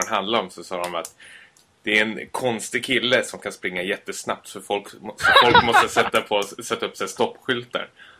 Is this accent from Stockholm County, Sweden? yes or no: yes; Hässelby, Stockholm County, Sweden; Jo, för jag är uppvuxen i Hässelby.